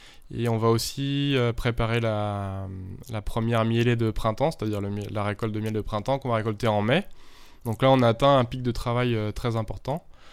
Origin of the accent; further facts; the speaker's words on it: Pays de la Loire, France; je suis natif de Bushman, donc c'est un endroit qui me plaît bien, les bords de Loire, les bords de Maine